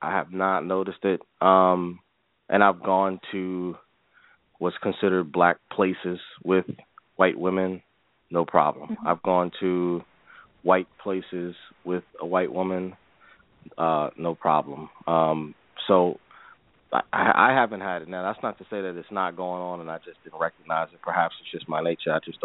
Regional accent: New York, United States; born there; Yeah, my family's from New York, actually, but, you know, we're descendants from Jamaica, but I was born in New York

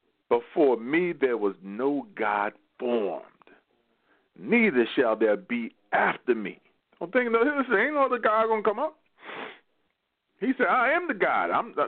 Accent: Toronto, Ontario, Canada; Hey, where you from? I'm not sure. I'm from Toronto.

